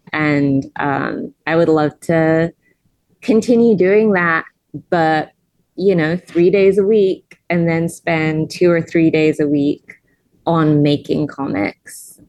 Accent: England, United Kingdom; now in United States; I grew up in England, where we had some of those things, not to the degree that we should have. And I've lived in a lot of different places in the United States.

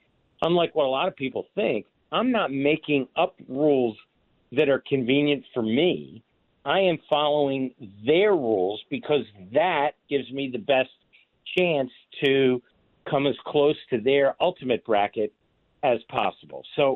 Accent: Philadelphia, Pennsylvania, United States; So I grew up in and around Philadelphia. I went to St. Joe's, the Jesuit University in Philadelphia.

